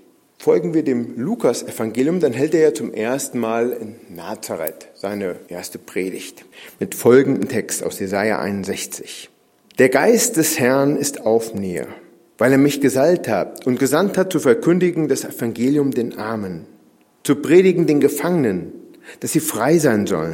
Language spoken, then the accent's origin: German; Siegen, North Rhine-Westphalia, Germany; naja, ich bin in Siegen aufgewachsen, im Siegerland.